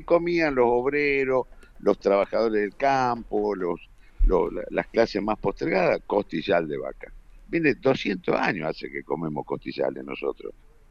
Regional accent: Argentina; mostrando que éramos incapaces como argentinos

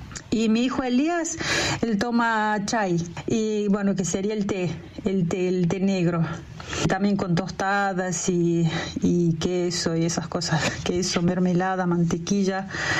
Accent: Argentina; moved away as an adult; now in Russia; como buena argentina, bueno, yo me inclino más para el mate, a pesar de que hace casi 15 años que estoy acá en Rusia, el mate no lo dejo.

